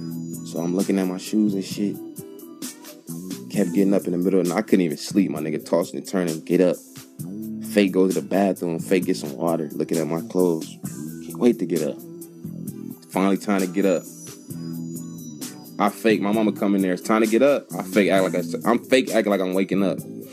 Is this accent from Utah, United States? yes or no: no; California, United States; Cause I talk proper, I'm from California, so it was weird to them. You know what I'm saying? I talk super proper. Why you talk like that, boy? I said, I'm not from here.